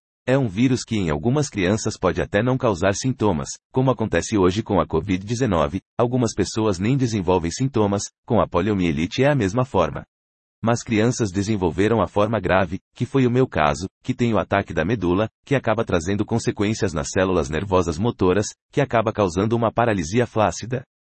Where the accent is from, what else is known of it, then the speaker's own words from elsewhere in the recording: Maceió, Alagoas, Brazil; Sou do Nordeste, de Maceió, cidade linda, mas lá não tinha muitos recursos